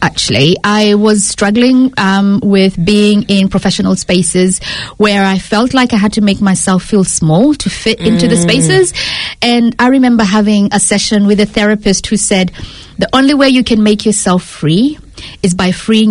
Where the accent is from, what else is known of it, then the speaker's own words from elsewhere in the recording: Kenya; English is a second language; moved away as an adult; also born or lived in Australia; now in New Zealand; So I left Kenya in about 25 years ago as a student. I was very young and I went to Australia